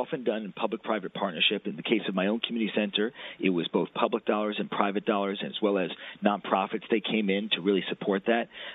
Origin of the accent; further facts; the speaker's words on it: New York City, New York, United States; How about where I grew up near Coney Island?